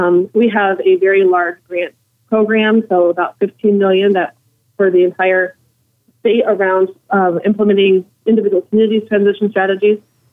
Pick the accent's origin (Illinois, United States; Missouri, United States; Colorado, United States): Colorado, United States; Craig; I'm actually born and raised in Craig.